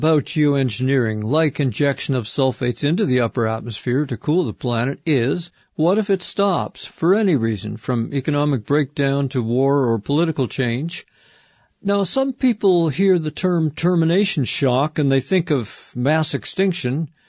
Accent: Netherlands; from the Netherlands.

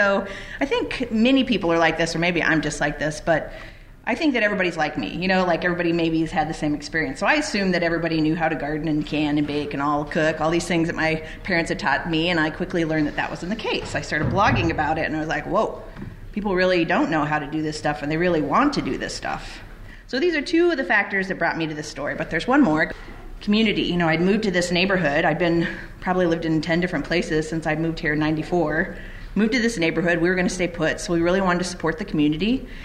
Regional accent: Oregon, United States; born or raised there; moved away

